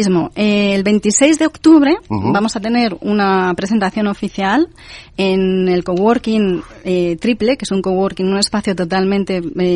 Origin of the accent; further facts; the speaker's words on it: Redondela, Galicia, Spain; De Redondela, Pontevedra.